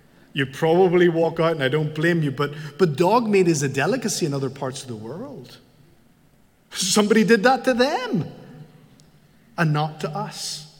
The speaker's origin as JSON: {"language": "English", "region": "Northern Ireland", "country": "United Kingdom", "said": "I'm not from Ireland. I'm from Northern Ireland, so that little prefix is important to us."}